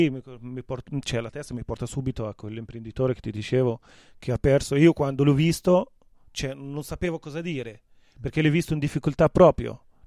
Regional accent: Tunisia; Italian is a second language; io non voglio parlare solo come un tunisino, ma come un arabo.

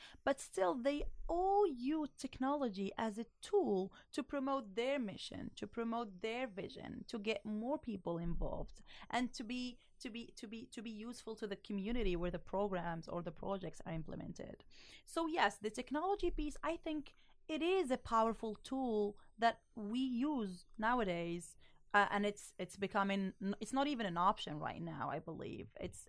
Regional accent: Morocco; now in United States; Everyone that I meet, especially here in the US, people are like, where are you from? And when I say Morocco, people are like, oh my God, I like the food.

